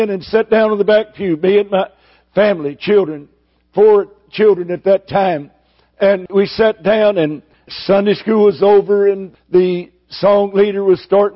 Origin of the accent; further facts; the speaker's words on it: Houston, Texas, United States; And I stood up and I said … from Houston, Texas.